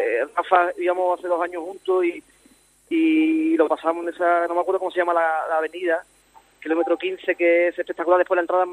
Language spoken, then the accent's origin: Spanish; Trigueros, Andalusia, Spain; De Trigueros, de Huelva.